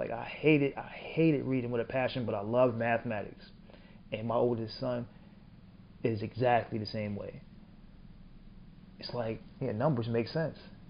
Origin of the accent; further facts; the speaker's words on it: Northeast, United States; I was born and raised in the Northeast of the United States, but my family is deep-rooted in the South, Southeast.